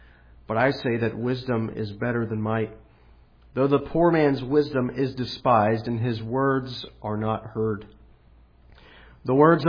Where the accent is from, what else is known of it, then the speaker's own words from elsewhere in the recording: Georgia, United States; It's so weird for me to say this because I come from Georgia, so my positioning is all out of whack. But I did come from Georgia, and I do go to church in Hilliard